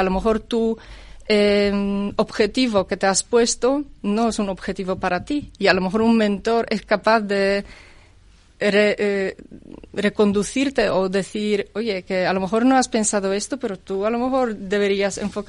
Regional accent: Poland; Spanish is a second language; now in Madrid, Spain; soy polaca y pertenezco aquí a una asociación que se llama Polish Professionals in Madrid

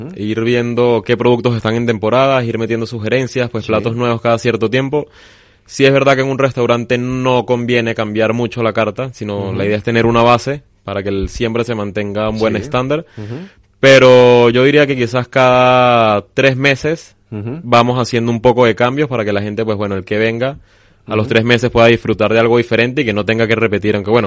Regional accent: Venezuela; de vivir ya en diferentes países y trabajar en diferentes países y concuerdo con Diego, la cocina española, yo siendo venezolano y de orígenes portugueses

